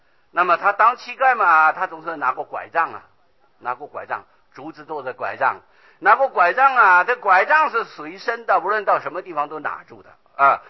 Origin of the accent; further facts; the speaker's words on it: Taiwan; 我们中国人，尤其我们台湾人，会不会做白日梦啊？